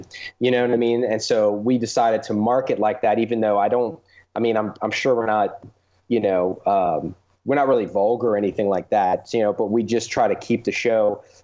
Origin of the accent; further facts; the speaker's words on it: New Orleans, Louisiana, United States; though we talk a little bit about the Saints every now and then since we're from New Orleans.